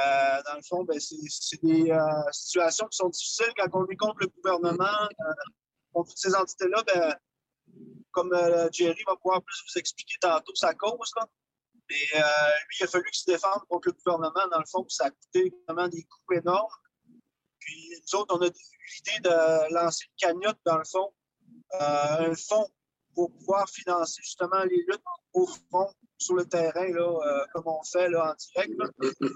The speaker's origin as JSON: {"language": "French", "town": "Mashteuiatsh", "region": "Quebec", "country": "Canada", "said": "le conseil de bande chez nous à Machetoyats, pour pouvoir chasser l'orignal, il faut être piché au sort."}